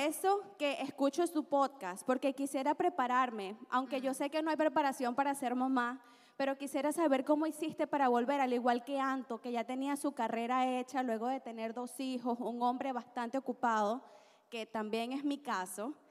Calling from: San Antonio, Texas, United States; also born or lived in Miami; vengo de San Antonio.

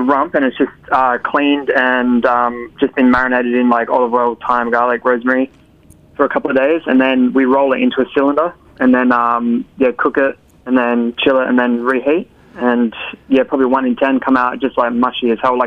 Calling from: Perth, Western Australia, Australia; Hi, I'm calling from Perth, Australia.

